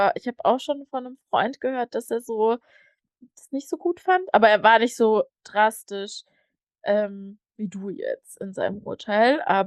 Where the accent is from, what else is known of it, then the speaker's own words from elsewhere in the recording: East Germany, Germany; denn wir sind ja in der DDR aufgewachsen.